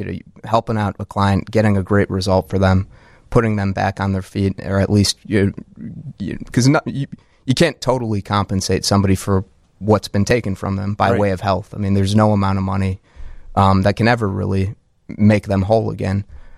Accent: Carbondale, Illinois, United States; I grew up in Carbondale, Illinois. I don't know if you've heard of it.

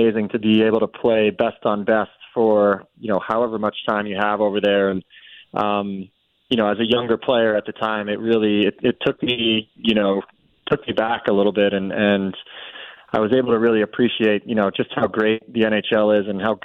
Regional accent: New Rochelle, New York, United States; I took it around my hometown in New Rochelle.

